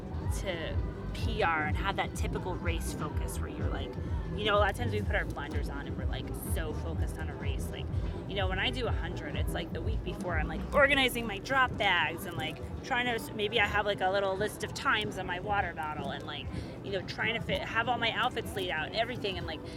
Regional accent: East Coast, United States; now in San Diego, United States; I'm from the East Coast. I just moved out to San Diego last year.

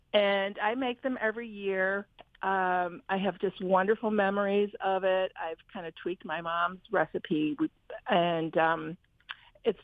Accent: Buffalo, New York, United States; now in Alaska, United States; which in Alaska, there's not a lot of Italians here, but in my hometown of Buffalo, New York, there's many Italians there.

